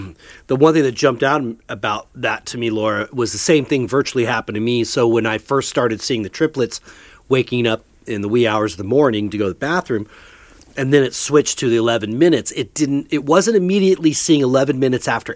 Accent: Venice, California, United States; The apartment that I grew up in Venice with my mom, the address was 3709.

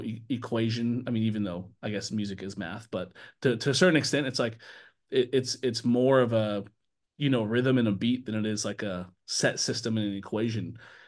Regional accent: Seattle, Washington, United States; I'm the same way. I'm from Seattle. My favorite team is dead.

